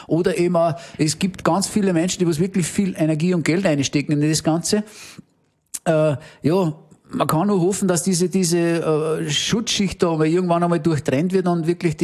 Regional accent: Upper Austria, Austria; Bei uns im Innviertel hat man den Brauch, was der von Brautstellen.

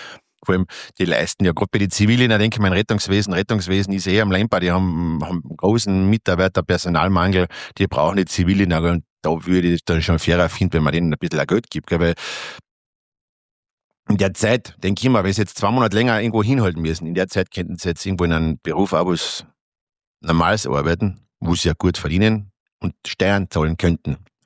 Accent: Austria; Gott, bei uns in Österreich verhältnismäßig ist es noch einmal okay.

